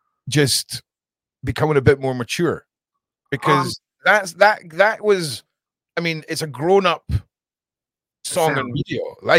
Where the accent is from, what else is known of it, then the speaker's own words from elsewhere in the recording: Edinburgh, Scotland, United Kingdom; I'm from Edinburgh, right? There's no hip hop country twang scene going on, right?